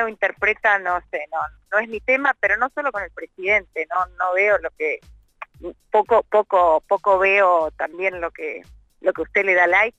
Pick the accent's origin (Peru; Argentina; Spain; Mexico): Argentina; pero también como una argentina más.